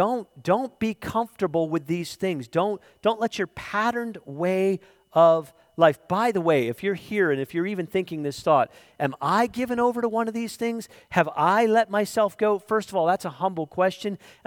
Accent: Pennsylvania, United States; Now, I grew up in Lancaster County.

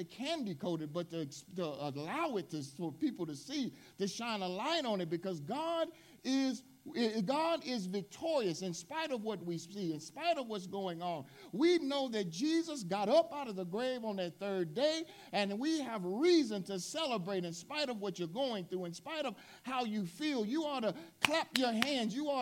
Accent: Southern US, United States; as we've lived in this world, as we grew up in the South

